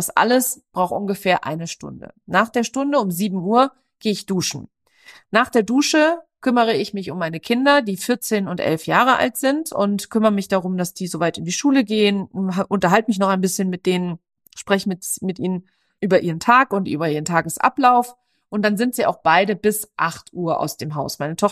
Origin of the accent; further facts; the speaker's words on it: Germany; weil ich bin mehr oder minder in Diskotheken groß geworden. Meine Eltern hatten ganz viele großartig laufende Diskotheken im Südwesten von Deutschland